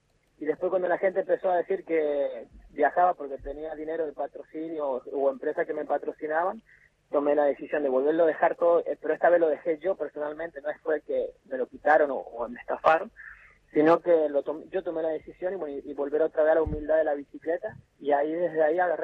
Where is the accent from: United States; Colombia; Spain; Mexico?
United States; No encuentro trabajo por una cuestión que soy americano, bueno, y está la situación un poco complicada acá.